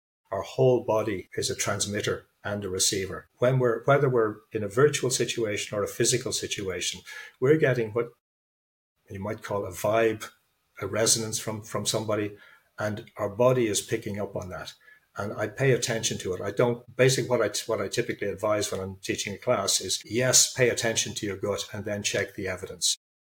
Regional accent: Ireland; moved away; I grew up in Ireland when it was a very monocultural society. So when I left Ireland, I went abroad

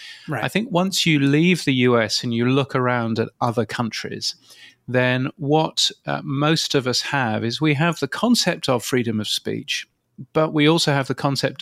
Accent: United Kingdom; moved away as an adult; now in Australia; Being a Brit, as you can tell, and moving here 5 or 6 years ago, gosh, you know, it's a different world.

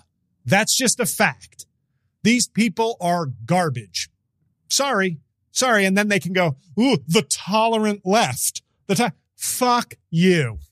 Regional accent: New York City, New York, United States; It's in New York City, my hometown.

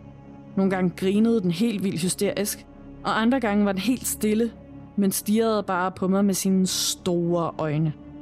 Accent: North Denmark Region, Denmark; Jeg er født og opvokset i Nordjylland, hvor mine forældre altid har boet lidt uden for byen. Så jeg er opvokset på to gårde.

